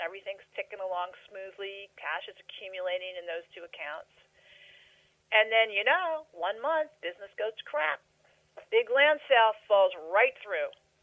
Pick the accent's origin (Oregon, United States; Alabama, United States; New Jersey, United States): New Jersey, United States; and I'm from New Jersey, so it's really the shore.